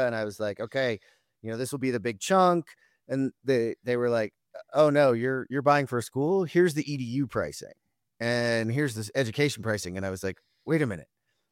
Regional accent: New Jersey, United States; And for those that don't know, I'm from New Jersey originally. So we're getting back onto the East Coast into my territory.

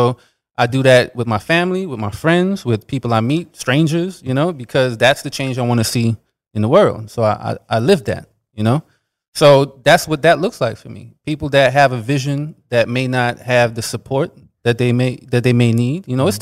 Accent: New York, United States; So growing up, like, I'm from New York too.

